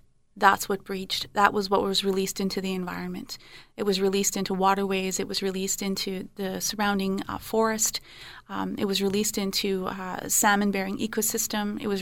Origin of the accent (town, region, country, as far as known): British Columbia, Canada; born or raised there